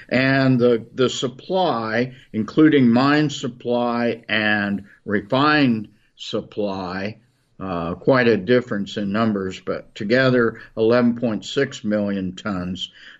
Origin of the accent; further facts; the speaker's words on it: Missouri, United States; five of which are in the viburnum trend of my home state of Missouri